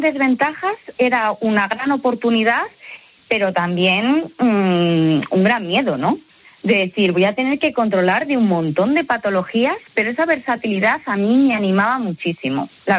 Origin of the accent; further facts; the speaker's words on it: Valladolid, Castile and León, Spain; Yo por temas familiares, soy vallisoletana y me quedé en la tierra, ¿no? En mi tierra.